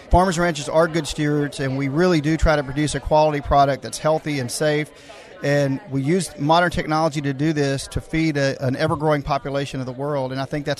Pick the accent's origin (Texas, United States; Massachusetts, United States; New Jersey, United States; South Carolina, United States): Texas, United States; Rogers; from Rogers, Texas.